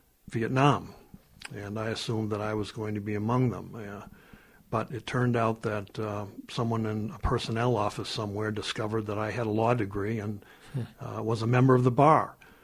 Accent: Massachusetts, United States; Well, I grew up in the North Shore of Massachusetts. Had a very good childhood. Went to the local public school until my last 2 years when my mom and dad sent me off to boarding school in Western Massachusetts.

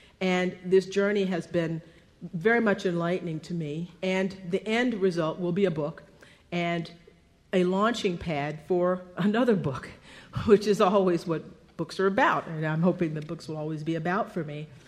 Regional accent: Texas, United States; I mentioned earlier today that in my home state of Texas, there are people who want to take him out of the history books because he's not

